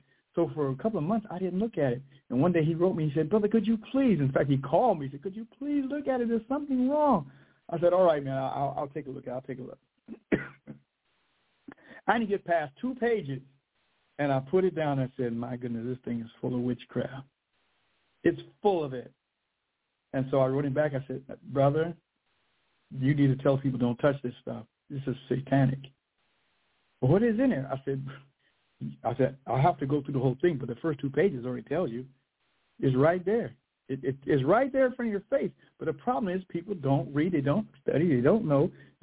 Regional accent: California, United States; and I was living in California, my home state at the time.

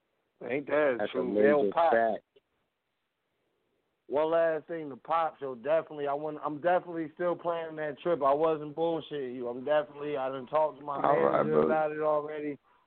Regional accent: East Coast, United States; now in West Coast, United States; especially coming to the West Coast from being growing up on the East.

